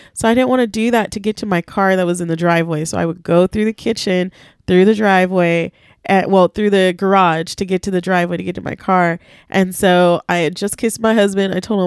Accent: Merced, California, United States; So I grew up in Merced. I'm from Merced. Okay. Originally. Born and raised, 209, baby. And no, it's not the fucking Bay Area.

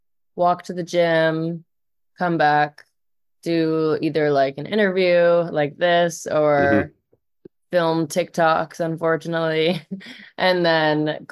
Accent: Toronto, Ontario, Canada; now in Los Angeles, United States; I'm from Toronto, but I live in LA now.

